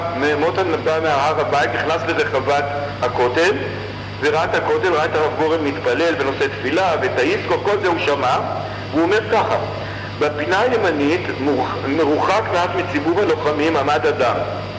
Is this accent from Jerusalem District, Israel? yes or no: yes; Jerusalem, Jerusalem District, Israel; אני ירושלמי, דור שישי בארץ, לא מתבייש, דור רביעי בירושלים.